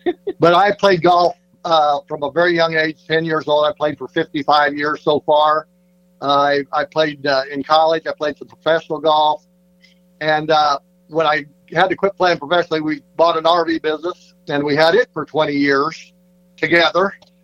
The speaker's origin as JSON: {"language": "English", "region": "Midwest", "country": "United States", "said": "But we come from the Midwest, and I moved down here for golf purposes for when I was playing."}